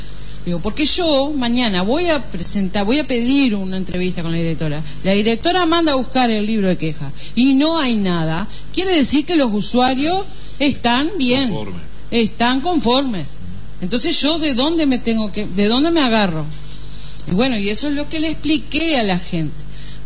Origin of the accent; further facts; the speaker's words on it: Salto, Uruguay; Digo, mirá, yo soy de Salto, bueno, pasa esto y esto.